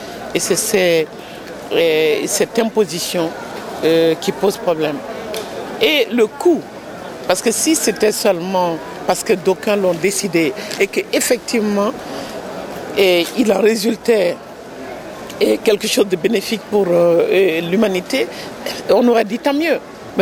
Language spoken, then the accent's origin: French; Mali; je suis du Mali.